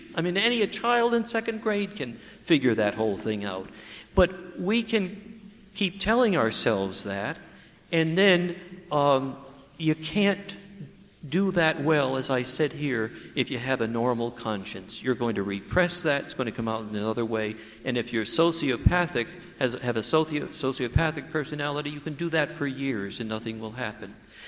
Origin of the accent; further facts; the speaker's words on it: Ireland; I said, I'm Irish. I don't think I'm going to be able to clap.